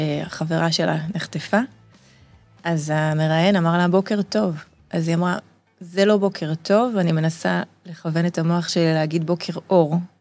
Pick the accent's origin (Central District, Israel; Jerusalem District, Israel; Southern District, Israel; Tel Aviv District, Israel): Jerusalem District, Israel; Jerusalem; אני ירושלמית.